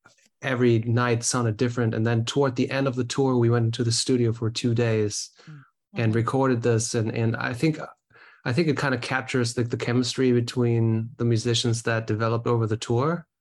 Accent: Germany; or at least I'm from Germany originally

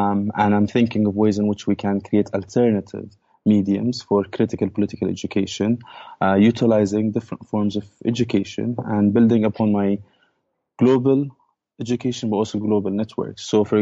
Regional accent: Al Arub, West Bank, Palestine; I grew up in Al Arub. I attended UNRWA primary schools, and then I went to the Palestinian Authority public schools for the high school. And I finished the Tawjihi

